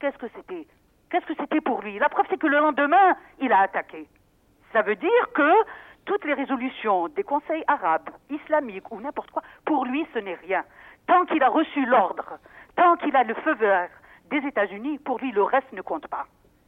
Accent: Algeria; moi j'aimerais être en tant qu'Algérienne

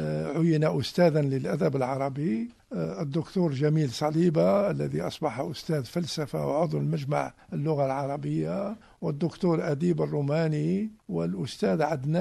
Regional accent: Sétif, Sétif Province, Algeria; born there; أنا ولدت بمدينة سطيف في 1932، ولكن لم أحتفظ بأي ذكرى عن هذه المدينة،

